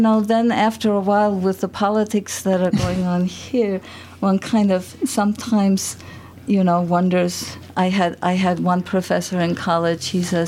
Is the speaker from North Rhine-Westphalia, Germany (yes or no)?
no; Nuremberg, Bavaria, Germany; It was tough because I grew up, you know, it was a fairy tale city, and I lived close to the castle